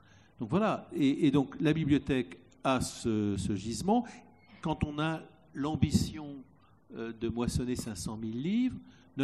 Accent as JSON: {"language": "French", "country": "Republic of the Congo", "tie": "born there", "said": "moi je suis né au Congo-Brazzaville"}